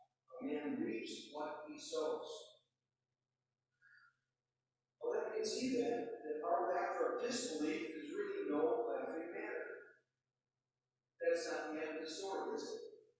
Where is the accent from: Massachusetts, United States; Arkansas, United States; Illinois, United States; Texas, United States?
Illinois, United States; Chicago; unfortunately, I'm from Chicago, and I say, really?